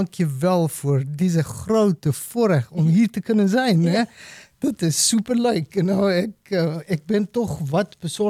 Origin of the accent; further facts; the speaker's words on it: South Africa; Ik ben geboren in Zuid-Afrika en er opgegroeid. Dat was natuurlijk in de tijd van apartheid.